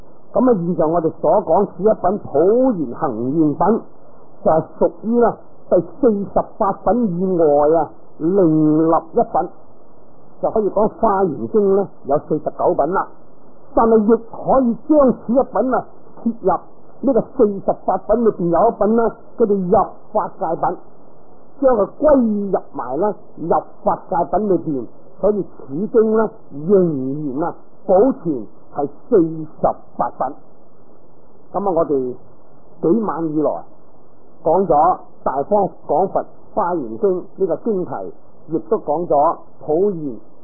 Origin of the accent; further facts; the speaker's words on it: China; 咁啊，既然系梵文啊，我哋当然就唔识啦，我哋系中国人啊。